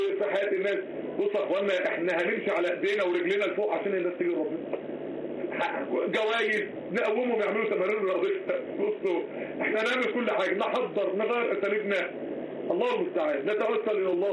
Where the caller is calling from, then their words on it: Morocco; لان انا معاكم من المغرب